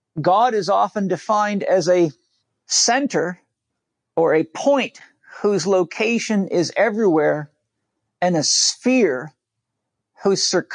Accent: Australia; And as an Australian, you know that when you throw a boomerang out, it comes back to the point that it started its journey on.

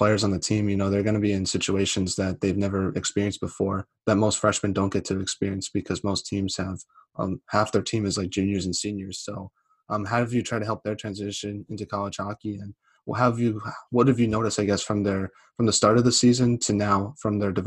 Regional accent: United States; from my perspective as a American

